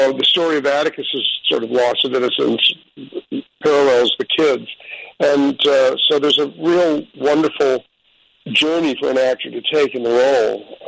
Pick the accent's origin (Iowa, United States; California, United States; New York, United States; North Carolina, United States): New York, United States; You know, I'm a New Yorker.